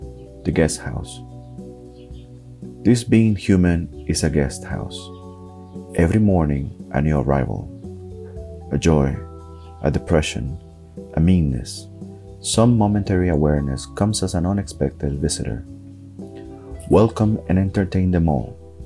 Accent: Tegucigalpa, Francisco Morazán, Honduras; English is a second language; and I'm from Tegucigalpa, Honduras.

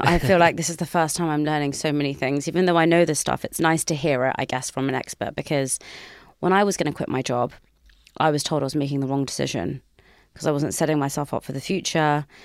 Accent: India; But as an Indian girl, and I think as an Indian person

